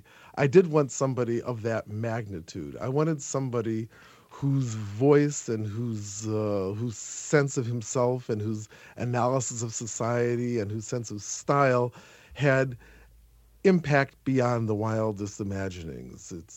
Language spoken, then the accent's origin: English; Chicago, Illinois, United States; He was never, I'm from Chicago, where our tastes run more toward blues and rhythm and blues, and his music really had very little impact on my musical life.